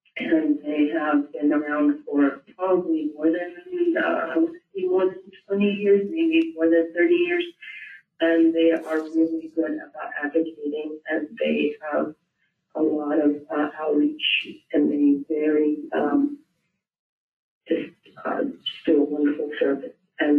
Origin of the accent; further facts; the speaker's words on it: Virginia, United States; have been in the United States since 89 and been in Virginia since the age of 12. So I grew up in Northern Virginia and then was married.